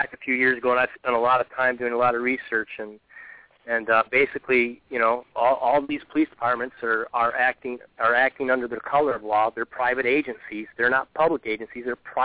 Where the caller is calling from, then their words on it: California, United States; This is your buddy from California, man.